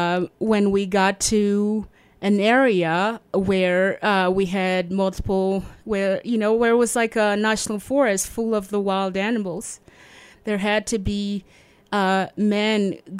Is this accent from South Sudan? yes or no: yes; South Sudan; And since I'm from the Dinka tribe, and we had to go back to my grandmother's village, we couldn't stay there because all of a sudden our village was being attacked.